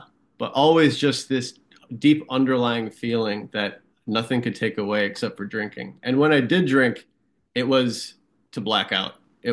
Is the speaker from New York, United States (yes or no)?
yes; Hamburg, New York, United States; So I am from Hamburg, New York. I grew up in the village of Hamburg.